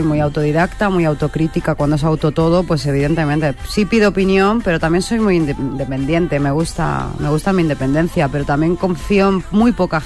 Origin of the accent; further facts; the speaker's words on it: Balearic Islands, Spain; dio la casualidad que estaba en mi tierra, estaba en Mallorca